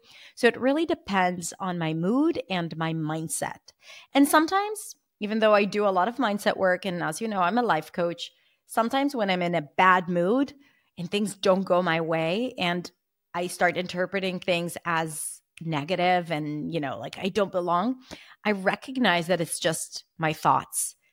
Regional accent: Israel; from where I come from Israel

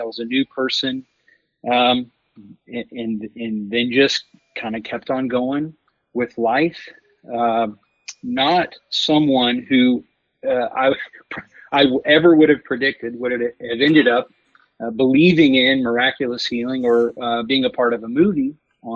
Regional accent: Texas, United States; Well, I'm a Texas guy, born and raised in Texas. I've lived out in West Texas for about 20 years, been in the oil business for that period of time.

